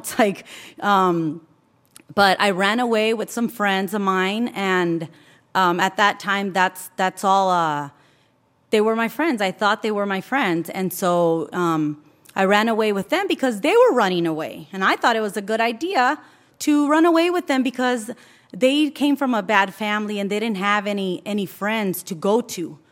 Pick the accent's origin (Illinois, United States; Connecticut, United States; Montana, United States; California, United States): California, United States; Santa Ana; Well, I grew up in Santa Ana, okay, and was born and raised here, I don't know, maybe 5-7 minutes down the street.